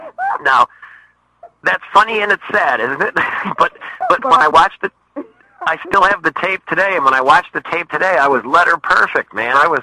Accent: Dearborn, Michigan, United States; they were going to build a TPC course in Dearborn, Michigan, in my hometown.

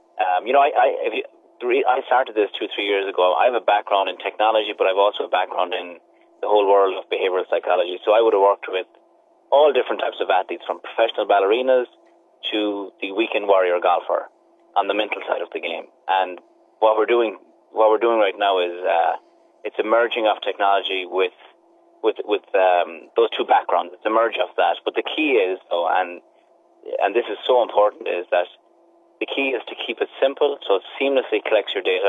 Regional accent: Corrofin, County Galway, Ireland; I come from a place called Corrifin. It's in Galway on the west coast of Ireland.

